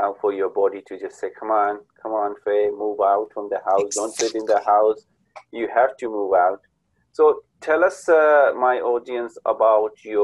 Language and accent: English; Pakistan; moved away; By the way, I'm from Pakistan, but living in this country for the last 24 years